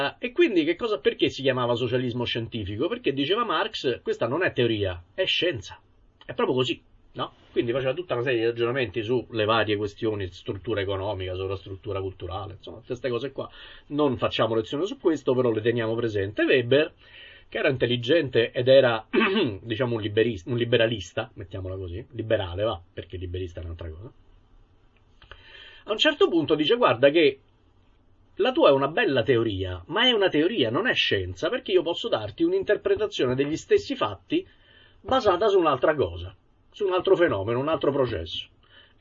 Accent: Rome, Lazio, Italy; E questo mi chiama chiaramente in causa, essendo romano.

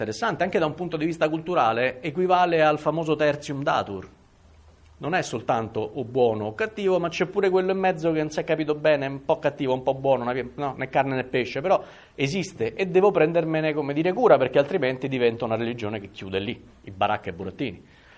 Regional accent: Rome, Lazio, Italy; E io li posso capire in quanto romano

